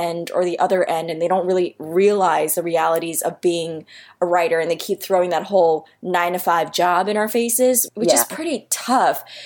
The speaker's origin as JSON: {"language": "English", "region": "New York", "country": "United States", "said": "I think for me, because I'm from New York, I'd be like, yes, nap time."}